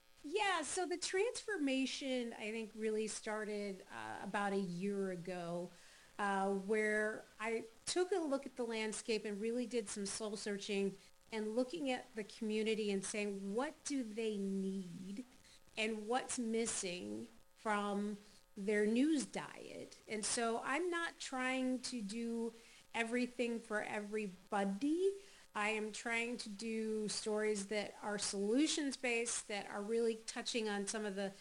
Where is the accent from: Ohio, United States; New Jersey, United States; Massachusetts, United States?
Ohio, United States; When I was growing up in Ohio, I wrote for the Firelands Farmer newspaper.